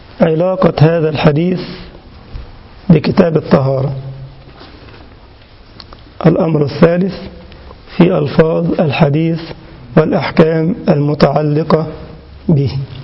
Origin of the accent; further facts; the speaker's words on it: Egypt; عندنا في مصر مثلا تقال لمن اتصف بالعلم، او لكبير سن له الوقار والاحترام.